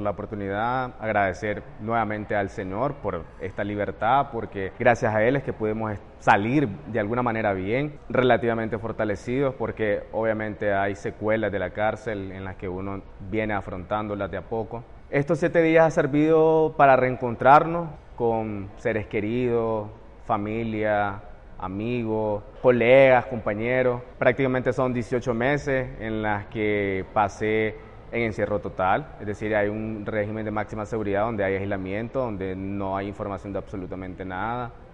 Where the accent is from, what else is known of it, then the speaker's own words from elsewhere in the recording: Nicaragua; nosotros seguimos siendo nicaragüenses